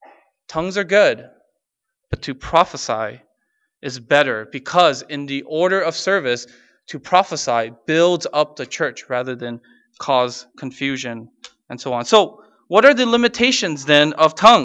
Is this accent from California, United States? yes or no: yes; Los Angeles, California, United States; So the church I grew up in is in Los Angeles. It's a Pentecostal church.